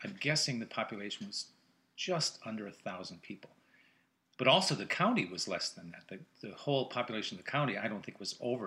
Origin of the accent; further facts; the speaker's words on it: Minnesota, United States; So we grew up on Devil's Track.